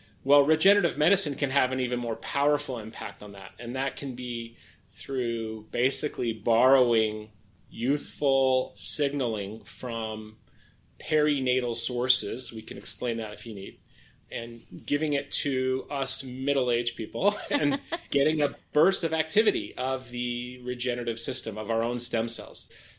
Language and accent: English; Ohio, United States; I'm from Ohio, but I did my college in California, my medical school in Washington, D.C.